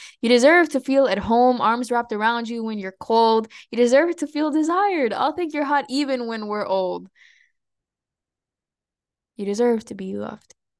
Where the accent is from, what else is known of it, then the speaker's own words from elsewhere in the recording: Mexico; accent: Mexican; Sorry, guys, my Mexican accent is gonna keep coming out in English because I've been speaking a lot of Spanish.